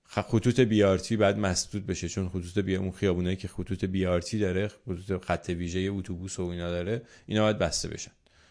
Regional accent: Iran; ما ایرانی هستیم و برای ایران بعد از جمهوری اسلامی بگذاریم.

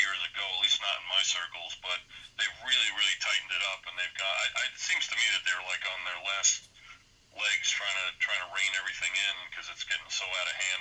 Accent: New York, United States; now in Montana, United States; It's not like where I grew up in New York, where it's like you get in your car and you drive 5 minutes and you're in the next town.

